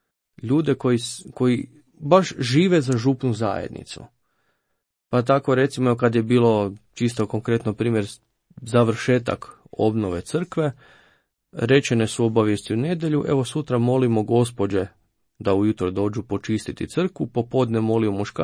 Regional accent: Marija Bistrica, Krapina-Zagorje County, Croatia; Kao što si već rekao, ja sam iz Marije Bistrice završio u Stenjevcu.

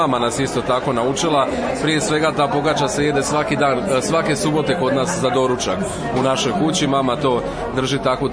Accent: Kruševica, Brod-Posavina County, Croatia; predsjednik kulturno-umjetničkog društva iz Slavonskog šamca. Dolazim iz Kruševice, ali mi smo jedna općina, dva sela

